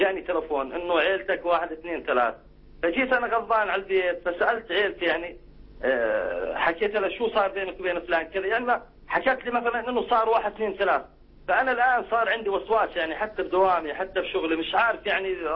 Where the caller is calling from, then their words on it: Jordan; سيدي أنا من الأردن بحكي